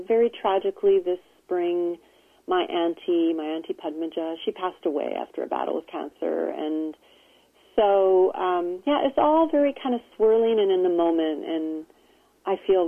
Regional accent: Pune, Maharashtra, India; born there; I was born in India in the old British hill station Pune, now called Pune, about 500 miles northwest east of Bombay, Mumbai.

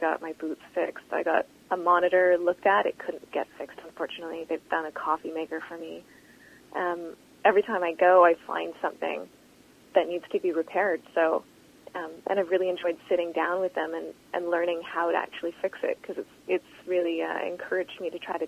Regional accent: Mission, British Columbia, Canada; Yeah, I grew up in Mission, actually.

